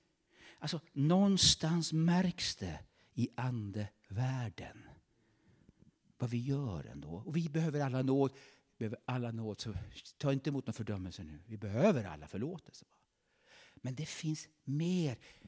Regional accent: Värmland, Sweden; accent: Värmland dialect; Ut på fältet till Värmland. Till Värmland. Så jag talar värmländska.

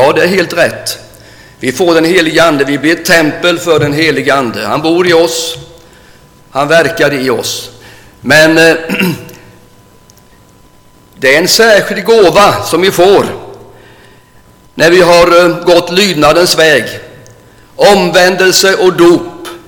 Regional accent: Nässjö, Jönköping County, Sweden; Jag bodde ju hemma i Nässjö.

